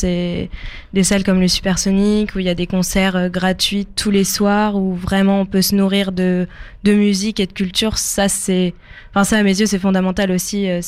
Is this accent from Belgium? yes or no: no; Le Havre, Normandy, France; Et j'ai été aussi un peu basé à Rouen, ce qui m'a permis de connaître un peu la scène musicale aussi de Rouen et de connaître celle du Havre également parce que bah, j'ai grandi au Havre.